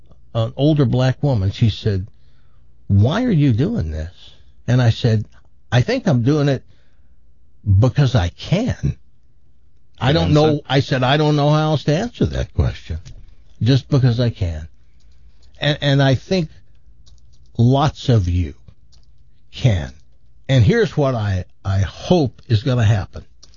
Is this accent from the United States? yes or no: yes; the South, United States; Yet we started talking about how we grew up in the South, and it was incredible, the similarities.